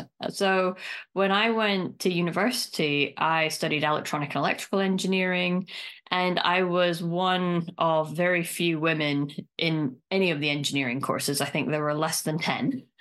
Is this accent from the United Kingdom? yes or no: yes; Aberdeen, Scotland, United Kingdom; So I am originally from Aberdeen in Scotland, and Aberdeen is very much, or used to be, the oil capital of Europe.